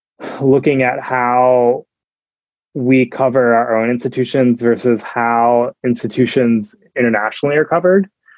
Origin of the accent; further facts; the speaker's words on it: Georgia, United States; I'm from Georgia